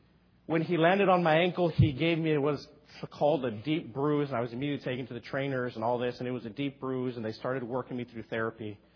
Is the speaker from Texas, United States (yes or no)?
yes; Texas, United States; I grew up in South Texas. Grew up as a teenager who loved the game of basketball with all my heart.